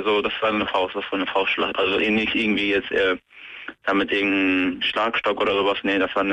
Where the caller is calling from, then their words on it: Bielefeld, North Rhine-Westphalia, Germany; Ich komme ja hier aus Bielefeld, aber ich empfange das hier über den Digitalreceiver.